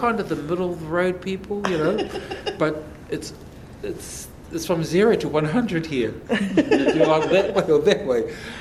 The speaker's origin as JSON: {"language": "English", "country": "New Zealand", "said": "We're just a little bit further south than Australia. We are not Australian."}